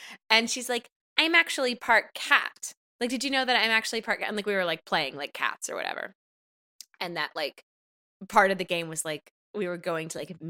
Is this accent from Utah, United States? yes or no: yes; Salt Lake City, Utah, United States; Growing up in Salt Lake City, Utah for the first 5 years of my life.